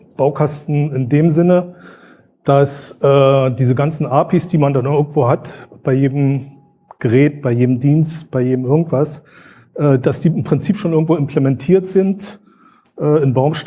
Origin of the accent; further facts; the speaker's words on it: Brandenburg an der Havel, Brandenburg, Germany; Linux betreibe ich seit 1995, da könnte man jetzt mein Alter ableiten. Und ich komme aus Brandenburg, dort gibt es eine, also aus der Stadt Brandenburg